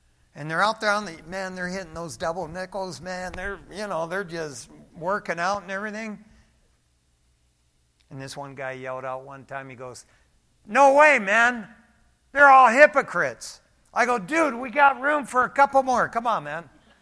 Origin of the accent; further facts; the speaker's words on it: Detroit, Michigan, United States; The things I did on the streets growing up in East Detroit